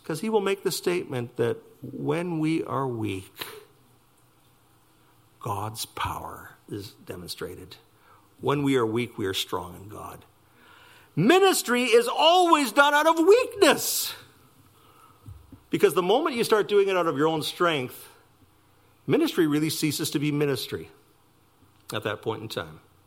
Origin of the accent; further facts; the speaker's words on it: Winnipeg, Manitoba, Canada; But I grew up in Winnipeg. It was a little tough snorkeling.